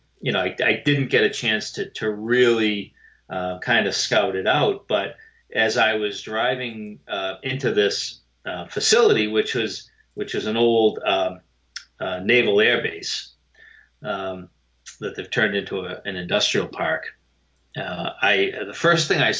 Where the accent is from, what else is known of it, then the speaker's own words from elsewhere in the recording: Franklin, Massachusetts, United States; I grew up in Franklin, and I'm obviously incredibly familiar with that particular area.